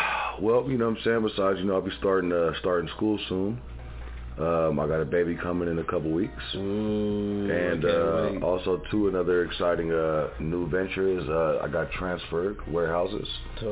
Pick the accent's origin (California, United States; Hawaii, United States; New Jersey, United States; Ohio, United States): California, United States; I'm from the Bay Area, so I've always kind of just area wise, like, oh, you know, I'm a shark.